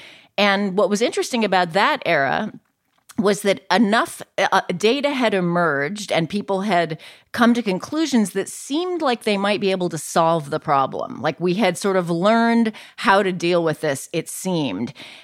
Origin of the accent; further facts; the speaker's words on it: San Francisco, California, United States; moved away as an adult; I mean, I grew up in San Francisco. I wandered around the city all night as a teen, and I had never, by the time I left for college, seen a person sleeping outside.